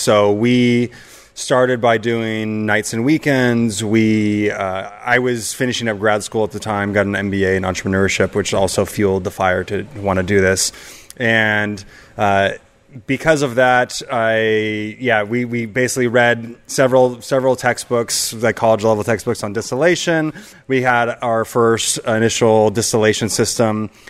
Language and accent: English; Healdsburg, California, United States; So I grew up in Healdsburg here. I went to high school here.